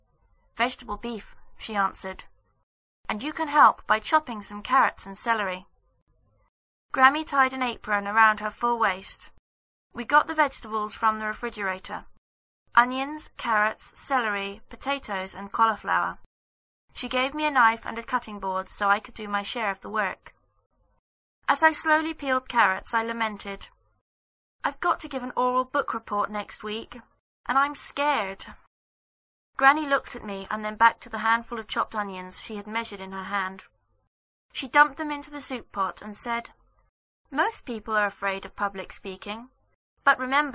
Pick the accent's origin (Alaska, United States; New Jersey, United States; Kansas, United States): New Jersey, United States; From the time I was a child growing up in New Jersey, I loved spending weekends with my grandparents.